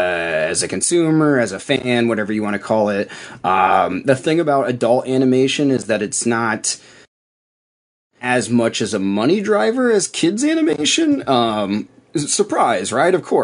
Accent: Iowa, United States; I grew up in Iowa, I grew up in a small town in the middle of nowhere

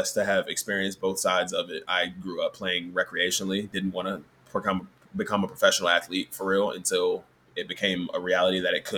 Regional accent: United States; I'm American. I'm obviously grown up here

